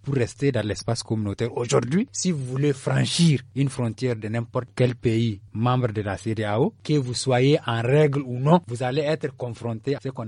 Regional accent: Nigeria; même ici, chez nous, au Nigeria

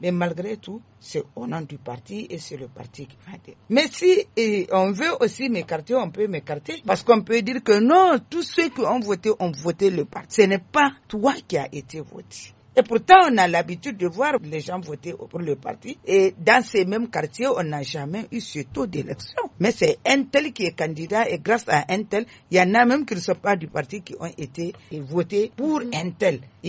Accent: Niamey, Niger; pour nous, nous sommes de Niamey, c'est clair et net, ce sont les quartiers.

